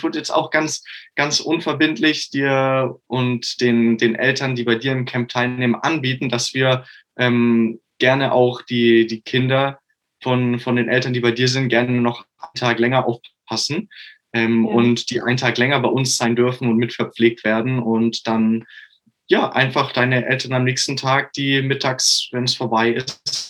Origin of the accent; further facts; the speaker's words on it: Augsburg, Bavaria, Germany; ich komme aus Augsburg.